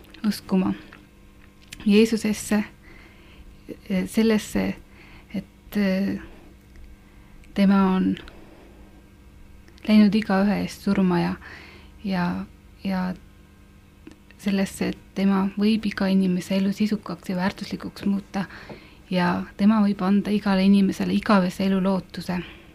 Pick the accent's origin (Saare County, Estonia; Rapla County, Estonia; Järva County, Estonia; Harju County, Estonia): Rapla County, Estonia; Märjamaa; minu kodukandis Märjamaal. See on pisikene koht Tallinna ja Pärnu keskel ja jääb Rapla maakonda.